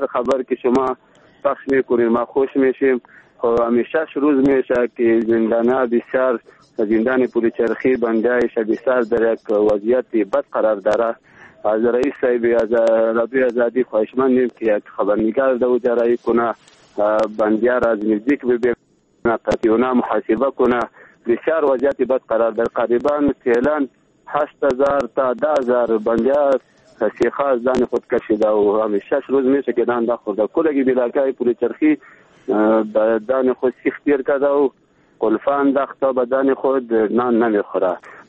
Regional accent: Baghlan, Afghanistan; از بغلان هستیم.

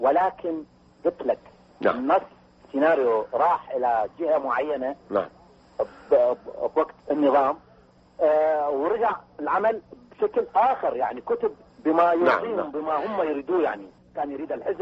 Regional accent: Baghdad, Baghdad Governorate, Iraq; born there; أنا مولود ببغداد يعني بالكرادة الشرقية وأجيد هذه اللهجة الجميلة الجنوبية.

